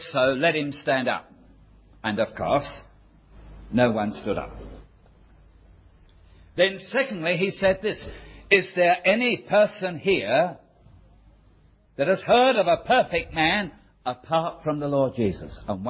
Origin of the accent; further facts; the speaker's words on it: Bow, London, United Kingdom; born there; accent: Cockney; Now, I'm a Cockney. I was born in Bow.